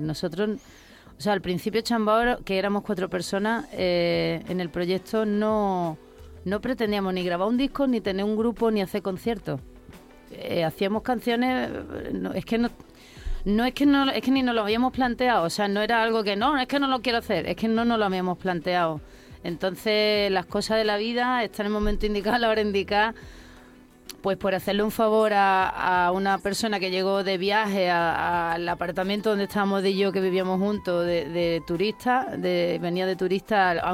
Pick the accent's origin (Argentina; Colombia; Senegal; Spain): Spain; porque somos de España